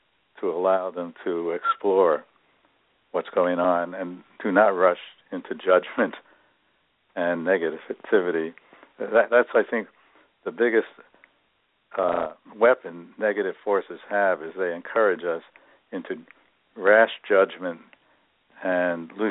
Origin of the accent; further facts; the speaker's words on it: Brooklyn, New York, United States; I grew up in Brooklyn, New York, where the Dodgers were then a ball club.